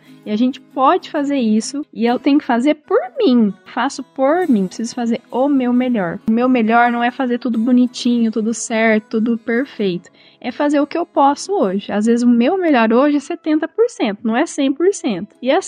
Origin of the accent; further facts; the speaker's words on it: Auriflama, São Paulo, Brazil; atendo também em Auriflama, que é minha cidade natal.